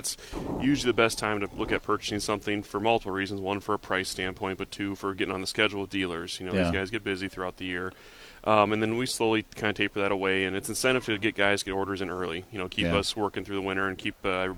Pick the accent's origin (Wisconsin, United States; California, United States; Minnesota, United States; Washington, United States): Minnesota, United States; But I grew up and based out of a small town in south central Minnesota, down by Albert Lea.